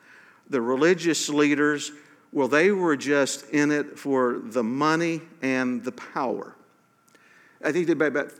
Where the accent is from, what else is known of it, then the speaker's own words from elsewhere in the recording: Pryor, Oklahoma, United States; I'm from Pryor, so I don't know how I could defend you all.